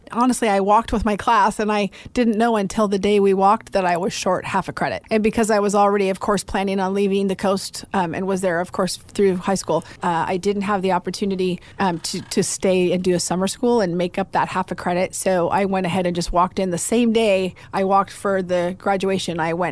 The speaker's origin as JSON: {"language": "English", "town": "Keizer", "region": "Oregon", "country": "United States", "tie": "born or raised there", "said": "I was raised in Salem, Kaiser."}